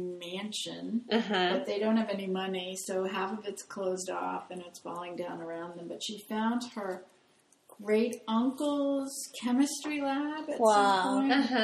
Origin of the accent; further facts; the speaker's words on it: Philadelphia, Pennsylvania, United States; because I'm from Philly